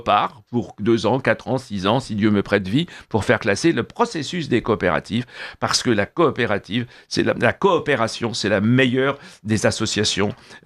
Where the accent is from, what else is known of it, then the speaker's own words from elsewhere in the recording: Paris, Île-de-France, France; born there; je suis né à Paris, voilà, Paris 12e, à l'hôpital des Diaconesses